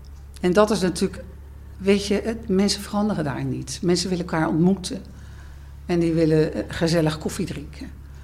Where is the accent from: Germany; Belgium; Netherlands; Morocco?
Netherlands; Oegstgeest, South Holland; born there; Ik ben geboren in Oegstgeest.